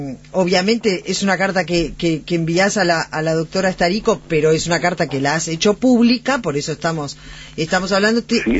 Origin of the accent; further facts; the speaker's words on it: Rio Grande do Sul, Brazil; Spanish is a second language; somos de la misma región, porque ser gaúcho y ser uruguayo tiene muy poca diferencia.